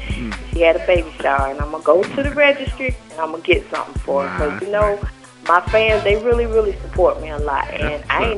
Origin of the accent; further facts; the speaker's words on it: the South, United States; Y'all know I'm from the South.